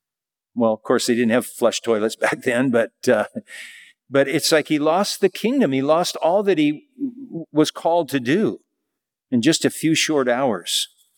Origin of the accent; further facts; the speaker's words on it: Germany; I'm from Germany.